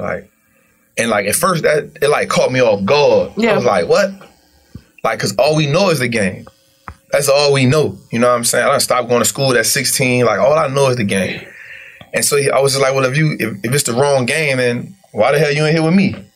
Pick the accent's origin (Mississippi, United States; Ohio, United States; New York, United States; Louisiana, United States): Louisiana, United States; New Orleans; So, just born and raised in New Orleans. Saw my moms get shot when I was kind of like 9.